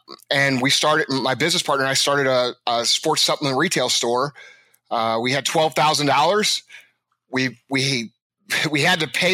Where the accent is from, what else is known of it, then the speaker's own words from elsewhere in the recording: St. Louis, Missouri, United States; I grew up in South County, St. Louis, Missouri, and I did all the things little entrepreneur kids do.